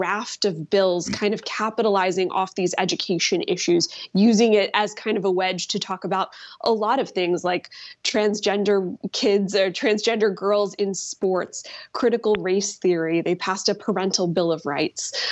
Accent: Virginia, United States; led by my home state of Virginia

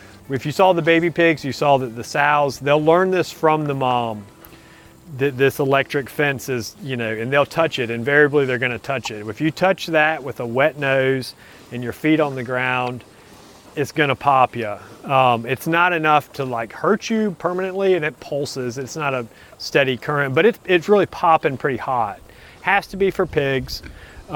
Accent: Stone Mountain, Georgia, United States; I grew up in DeKalb County in Metro Atlanta in Stone Mountain.

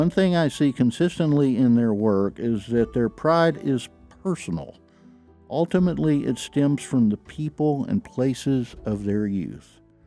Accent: the South, United States; Folks made fun of me because of my accent, and I responded by becoming stubbornly proud of and even a bit of a braggart about the way I talked. And before long, I became obsessed with the question, why do I feel so proud to be a Southerner?

